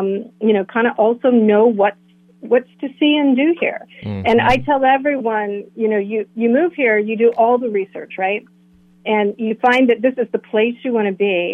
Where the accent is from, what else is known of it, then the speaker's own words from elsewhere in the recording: Melbourne Beach, Florida, United States; You know, I grew up in Melbourne Beach